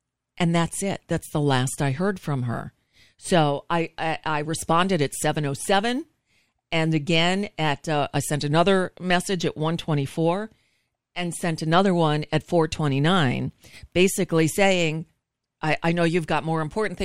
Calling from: United States; I'm just calling from the United States to see how you are.

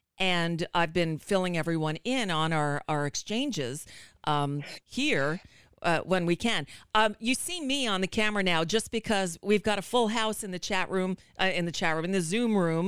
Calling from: United States; I'm calling from the United States

